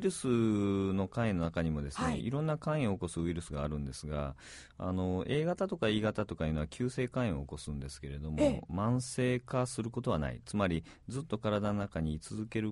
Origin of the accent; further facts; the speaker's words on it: Imabari, Ehime, Japan; 私今治のですね出身でしてですね、まあ、父親がちょっと転勤族だったんでいろんなとこを県内いろいろ転々としたんですが、